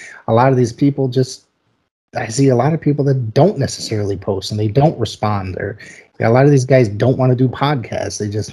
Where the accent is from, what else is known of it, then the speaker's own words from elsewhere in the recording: Northeast, United States; because I grew up in the Northeast and it's my favorite area, yeah.